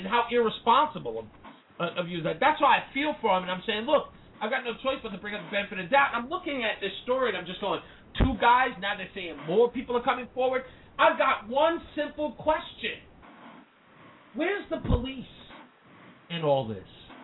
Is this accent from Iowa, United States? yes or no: yes; Iowa, United States; But I said, no, I'm from Iowa. We don't get down like that.